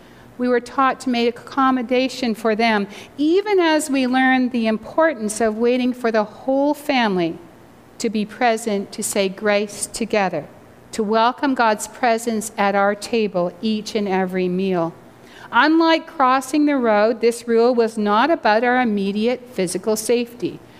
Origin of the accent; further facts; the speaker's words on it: Canada; sorry, I'm Canadian, I won't go yet.